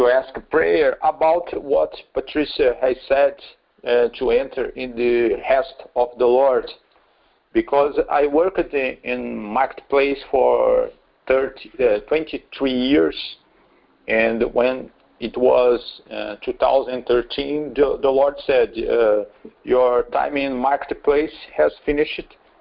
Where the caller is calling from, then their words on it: Brazil; English is a second language; I am calling from Brazil.